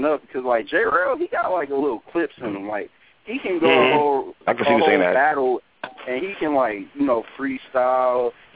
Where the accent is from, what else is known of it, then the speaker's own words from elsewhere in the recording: Detroit, Michigan, United States; But yeah, man, I'm from Detroit, man.